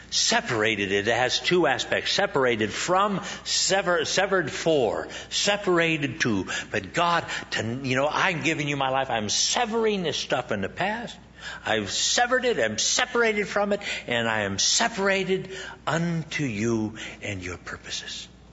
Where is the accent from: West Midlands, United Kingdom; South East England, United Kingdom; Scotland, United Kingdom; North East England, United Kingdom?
Scotland, United Kingdom; You don't understand. I'm Scottish.